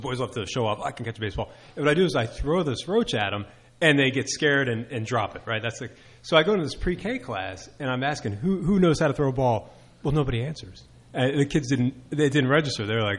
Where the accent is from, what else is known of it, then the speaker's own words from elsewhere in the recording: New Jersey, United States; I'm embarrassed to admit I grew up in South Jersey, but I didn't know where Hunterdon County was.